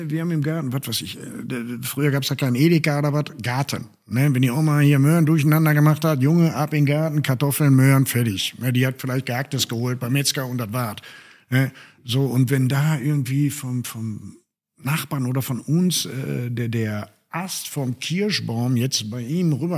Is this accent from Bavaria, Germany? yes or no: no; Bottrop, North Rhine-Westphalia, Germany; Also ich bin im Pfonderort hier in Bottrop aufgewachsen.